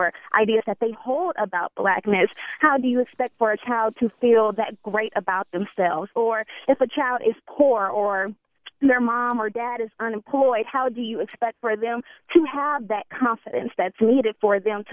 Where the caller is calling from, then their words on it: Stanford, California, United States; I'm calling from Stanford